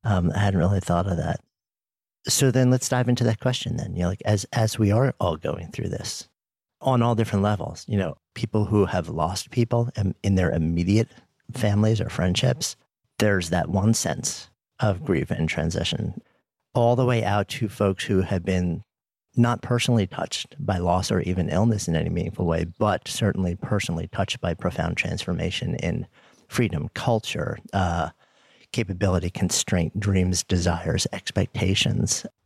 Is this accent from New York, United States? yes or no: yes; New York City, New York, United States; me post 9/11 in New York City, being a New Yorker